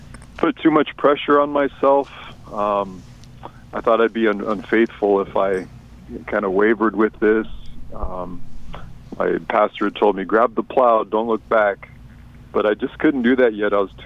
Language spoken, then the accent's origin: English; Washington, United States; I grew up in Washington State, Southwest Washington, north of Portland, little town, no stoplights, in the country, 5 acres with the fam, and it's kind of a normal childhood.